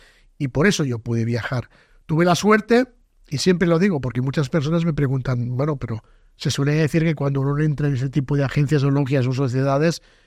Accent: Spain; born there; Mi padre nació en España. Yo nací en España

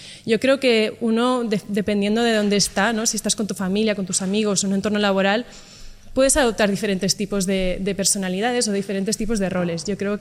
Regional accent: Barcelona, Catalonia, Spain; vengo de un entorno... Bueno, bastante internacional. Bueno, yo soy de Barcelona y fui al Colegio Alemán de Barcelona.

